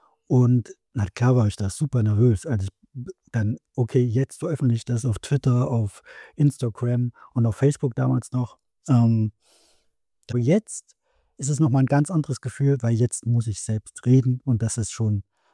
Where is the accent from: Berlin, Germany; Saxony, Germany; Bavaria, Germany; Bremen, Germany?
Saxony, Germany; Leipzig; Genau, ich glaube, man hört es auch ein wenig. Ich bin in Leipzig geboren, 1984, also jetzt mittlerweile schon 40 Jahre alt. Und dann habe ich trotzdem noch eine ostdeutsche Dorferfahrung. Sind zwar meine Eltern dann irgendwann raus aus Leipzig gezogen, in das Umland